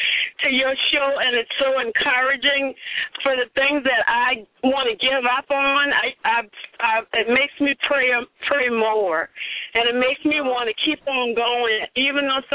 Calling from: Atlanta, Georgia, United States; I'm calling from Atlanta.

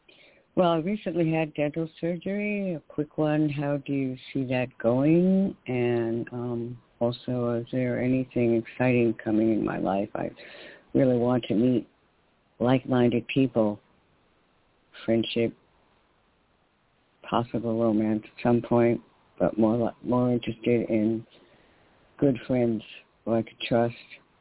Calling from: New York, United States; from New York.

